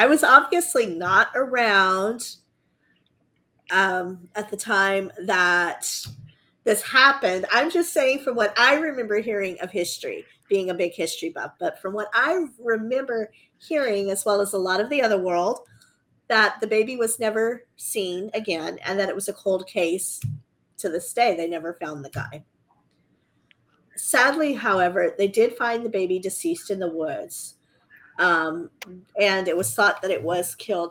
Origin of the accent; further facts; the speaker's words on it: the South, United States; accent: Southern; I remember reading these books growing up in the South. And since we have that thick Southern accent